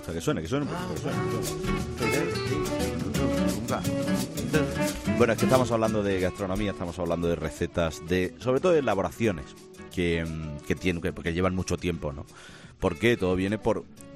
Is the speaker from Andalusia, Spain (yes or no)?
no; Estella, Navarre, Spain; yo soy de allí, yo soy de Estella, claro, aunque no lo parezca por mi acento.